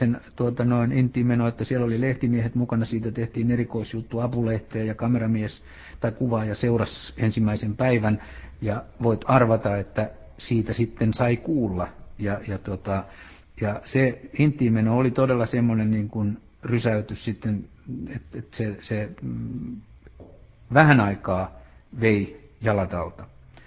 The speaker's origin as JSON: {"language": "Finnish", "town": "Helsinki", "region": "Uusimaa", "country": "Finland", "said": "kyllä mä tällä hetkellä noin mun juuret ovat Helsingissä."}